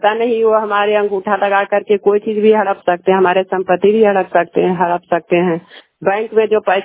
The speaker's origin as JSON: {"language": "Hindi", "town": "Mahavatpur", "country": "India", "said": "मैं महावतपुर के रहने वाली हूँ"}